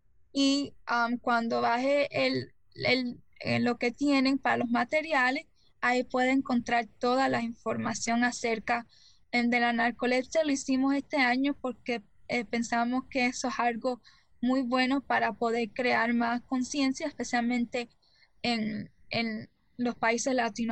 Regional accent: Cuba; por lo menos de donde yo soy, como cubana, todo le hacen risa

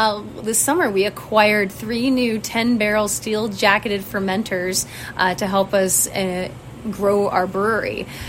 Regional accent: Goshen, Indiana, United States; moved away as an adult; also born or lived in Providence; Well, I'm originally from Goshen. So born, lived there my whole life until I went to college at IU.

